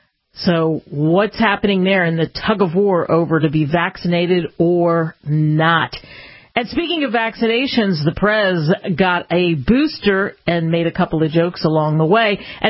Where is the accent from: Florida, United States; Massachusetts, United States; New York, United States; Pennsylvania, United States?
Pennsylvania, United States; Listen, I grew up outside of Philadelphia.